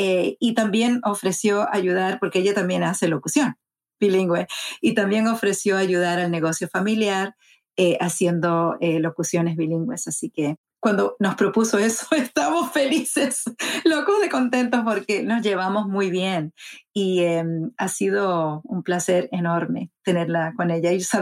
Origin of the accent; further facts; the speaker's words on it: Puerto Rico; me crié en Puerto Rico, pero mi mamá se crió en Nueva York, de madre puertorriqueña. Entonces, como mi papá no hablaba muy bien el inglés, siempre hablábamos en casa en español.